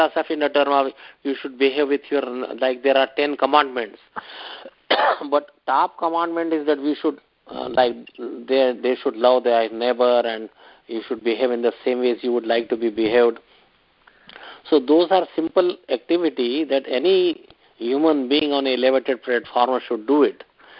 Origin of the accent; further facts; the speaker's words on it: India; Just like I came from India to here to learn medical science more and more.